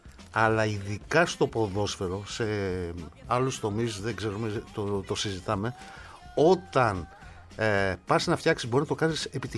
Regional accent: Arta, Epirus, Greece; είναι μικρή ιστορία από τα μέρη μου. Έτσι. Εκεί στην Άρτα

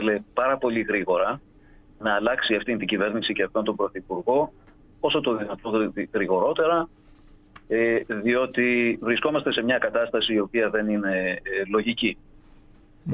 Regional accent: Greece; Εγώ μεγάλωσα στην Ελλάδα την εποχή της 7 ετίας.

